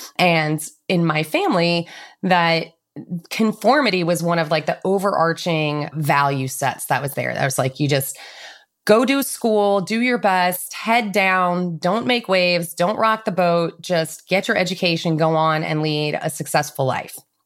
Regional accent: Philadelphia, Pennsylvania, United States; accent: Philly; The kids there asked me if I was from England because my Philly accent was so strong that they thought I was like from a different country.

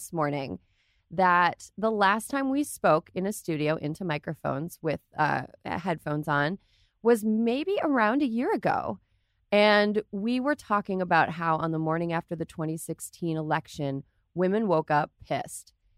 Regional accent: Wisconsin, United States; In Wisconsin, my home state, they used a computer

